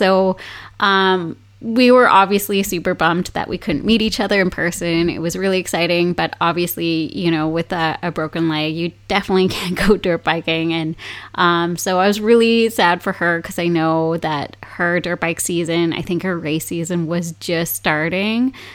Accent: Canada; I'm a Canadian citizen in a foreign country.

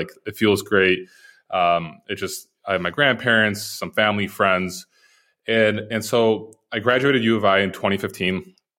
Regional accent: Poland; also born or lived in Chicago, United States; So I was born in Chicago. When I was, I'm going to go all the way back, and then I'll go a little bit faster on some parts. But when I was 10 months old, my mom actually sent me out with my siblings to live with my grandparents in Poland.

